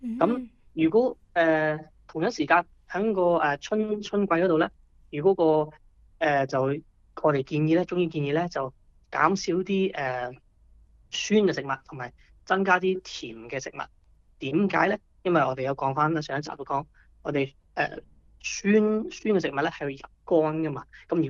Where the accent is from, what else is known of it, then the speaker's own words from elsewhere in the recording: Guangdong, China; 我哋廣東人都應該會經常食綠豆糖水啊